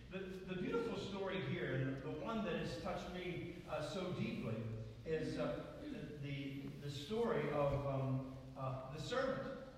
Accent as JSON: {"language": "English", "town": "Altoona", "region": "Pennsylvania", "country": "United States", "tie": "born or raised there", "lives_now": "New York, United States", "said": "when I first came to New York by the family doctor that I grew up under back in my hometown of Altoona."}